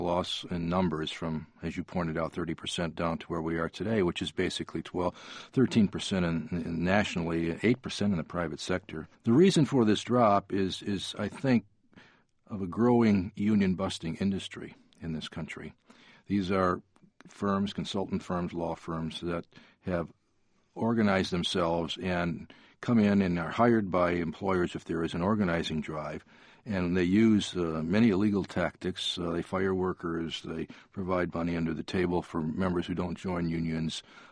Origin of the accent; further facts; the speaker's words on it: Detroit, Michigan, United States; When I was growing up in Detroit in the 1950s, the largest company in the country was General Motors.